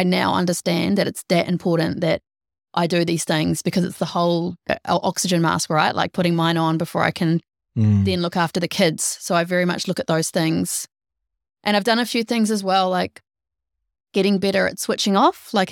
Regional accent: Ballarat, Victoria, Australia; People think I'm a lunatic when I come down from Ballarat because I'm like, you know, like Ballarat's still got a good country vibe, right?

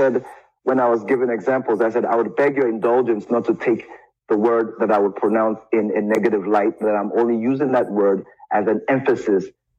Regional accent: United States; I see a lot of Americans, I grew up in America, I see a lot of Americans saying ashe, ashe, ashe

